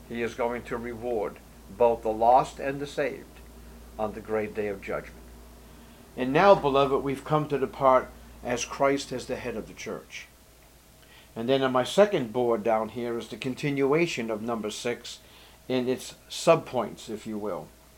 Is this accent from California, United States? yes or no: no; Boston, Massachusetts, United States; Growing up in Boston, not only did I see Catholic churches dedicated to the Roman Catholic persuasion